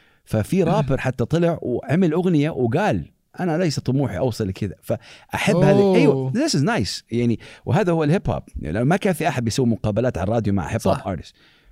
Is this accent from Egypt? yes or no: no; Saudi Arabia; أنت من فين بتكلمنا, بقول له من السعودية